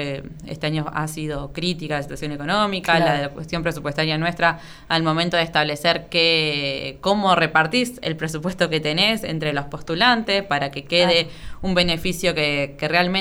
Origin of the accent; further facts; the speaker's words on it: Chacabuco, Buenos Aires Province, Argentina; Yo soy de Chacabuco.